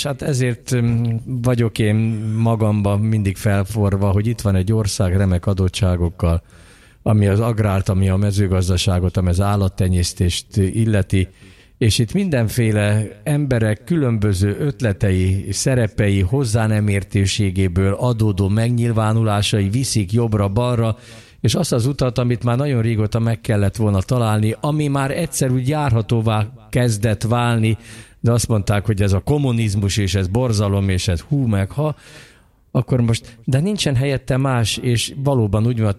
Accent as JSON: {"language": "Hungarian", "country": "Hungary", "said": "Én nagyon magyar vagyok"}